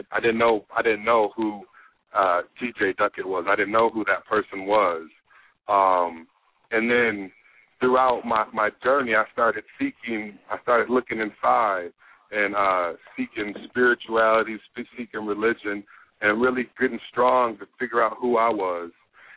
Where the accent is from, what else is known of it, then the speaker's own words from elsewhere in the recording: Kalamazoo, Michigan, United States; I'm from Kalamazoo, Michigan, born and raised.